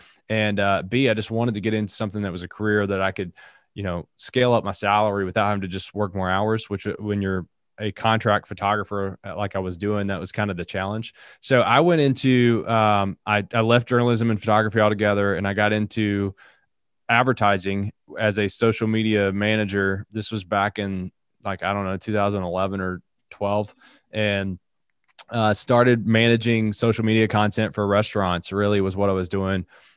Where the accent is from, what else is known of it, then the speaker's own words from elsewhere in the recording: Appalachia, United States; And again, I'm from Appalachia, so she says I say a lot of things wrong. I don't have as thick of an accent as I used to.